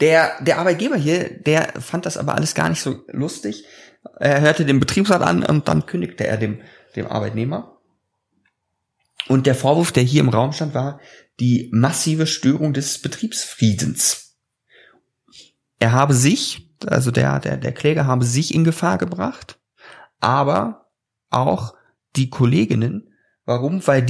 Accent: Düsseldorf, North Rhine-Westphalia, Germany; Ich glaube, da darf ich einsteigen als Düsseldorfer.

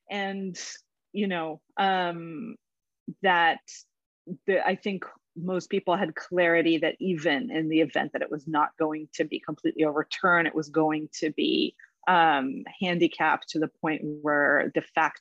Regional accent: Israel; probably having to do with growing up in Israel and with all of the criticism that I have of the Israeli government and military

